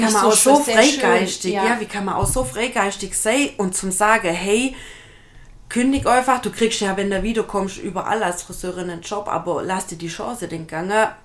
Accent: Laupheim, Baden-Württemberg, Germany; Also ich bin in Laupheim geboren und wohne immer noch in Laupheim.

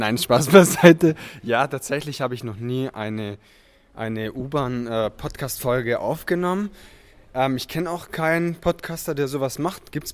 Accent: Germany; Du kommst ja aus dem Norden Ostdeutschland, ich komme aus dem Süden

